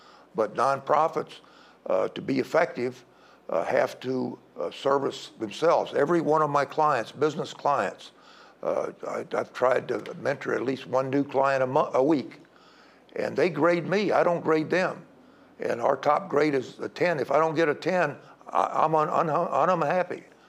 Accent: West Point, New York, United States; born there; Well, I was born at West Point, New York. My father was a career Army officer, and we've traveled all over the world.

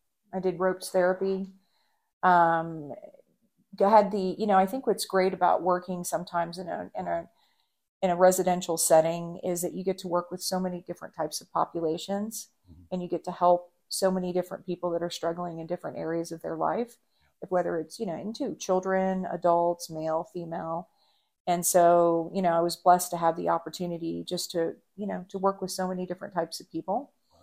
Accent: Puerto Rico; born there; also born or lived in South America / Africa / Europe / Thailand; My childhood, I lived all over the world. I was born in Puerto Rico

